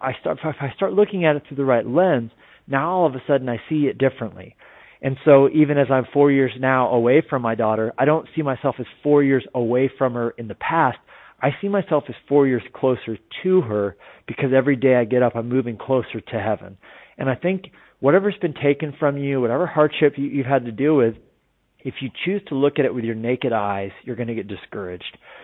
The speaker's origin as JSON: {"language": "English", "region": "Colorado", "country": "United States", "tie": "born or raised there", "said": "You know, I grew up in Colorado, so I probably have to claim the Denver Broncos."}